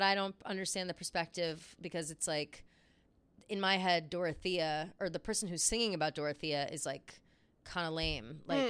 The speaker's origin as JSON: {"language": "English", "town": "Flemington", "region": "New Jersey", "country": "United States", "tie": "born or raised there", "said": "shout out Flemington, New Jersey, I don't have that connection with my hometown."}